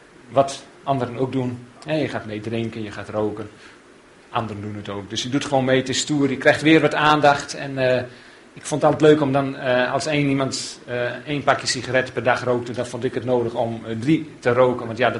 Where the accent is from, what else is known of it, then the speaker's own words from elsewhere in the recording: Scharsterbrug, Friesland, Netherlands; ik ben geboren en getogen in Scharsterbrug.